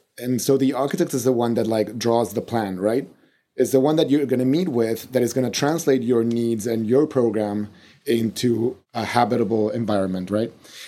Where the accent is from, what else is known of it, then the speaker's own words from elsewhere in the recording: Mexico City, Mexico; English is a second language; we're both from Mexico City. We both are, even he is actually of French origin. I am not.